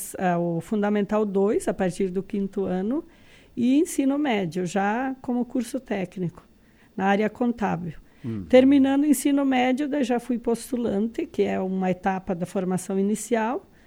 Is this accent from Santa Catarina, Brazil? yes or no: yes; Quilombo, Santa Catarina, Brazil; Eu nasci na cidade de Quilombo, oeste do estado, certo. Que pertence à diocese de Chapecó. Uhum. Nasci, cresci e hoje alguns familiares ainda residem na região.